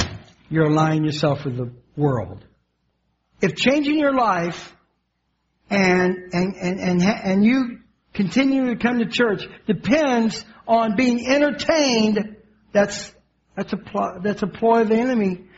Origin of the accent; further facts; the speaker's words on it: Evansville, Indiana, United States; But I remember at 3 years old, in my hometown of Evansville, Indiana, there was a University of Evansville there.